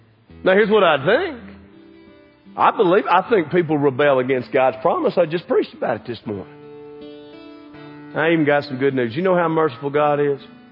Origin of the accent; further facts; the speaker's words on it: Kentucky, United States; You know, when I go to the East Coast, I'm a hayseed from Kentucky.